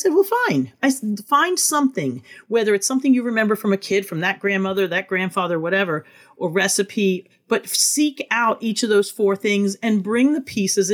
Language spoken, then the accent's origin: English; Italy; We're from Italy, but we have different traditions